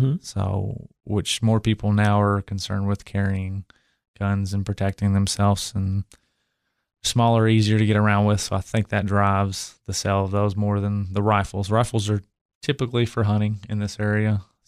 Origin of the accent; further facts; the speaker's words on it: Cookeville, Tennessee, United States; I grew up in Cookeville. So I graduated from Upperman, then I went to Tennessee